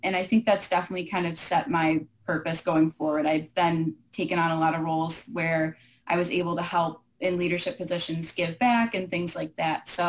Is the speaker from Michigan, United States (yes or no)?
yes; New Baltimore, Michigan, United States; So I am born and raised in Michigan. I come from a small town called New Baltimore. Not a lot of people know where that's from.